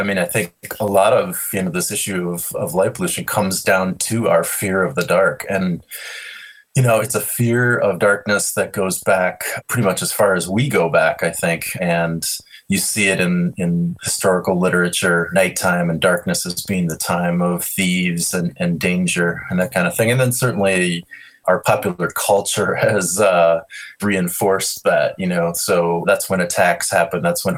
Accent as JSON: {"language": "English", "town": "Minneapolis", "region": "Minnesota", "country": "United States", "tie": "born or raised there", "said": "I grew up in Minneapolis, but the year I was born, my grandparents and parents built a cabin in the northern part of the state where we call it up north here."}